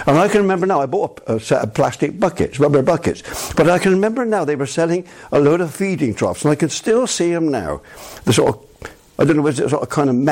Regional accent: Bristol, South West England, United Kingdom; born there; Now, I was born in Southmead Hospital, and I lived the first 9 years of my life in a condemned house, condemned as unfit for human habitation.

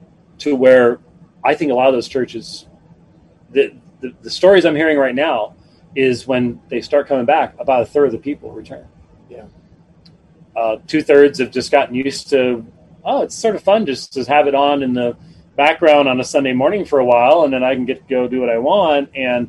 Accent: Scotland, United Kingdom; And being Scottish, I tend to go, well, it could get really bad. Okay, I mean that's sort of the Scottish part of me coming through.

